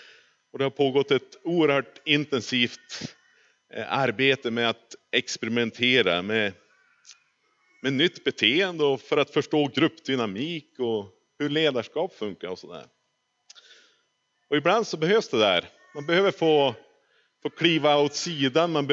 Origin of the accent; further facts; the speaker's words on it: Örnsköldsvik, Västernorrland County, Sweden; Jag har faktiskt bara gjort en kort mellanlandning hemma i Övik hos min familj.